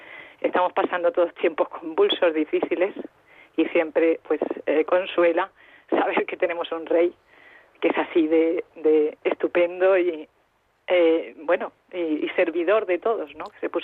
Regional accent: Salamanca, Castile and León, Spain; also born or lived in Extremadura; now in Seville, Spain; soy de Sevilla, recalé aquí después de... Soy extremeña, recriada en Salamanca y recalé al final aquí por el trabajo de mis padres.

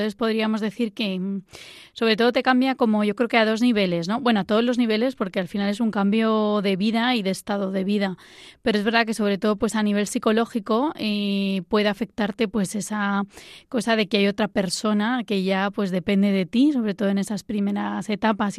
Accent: Madrid, Community of Madrid, Spain; soy de Madrid, tengo 35 años

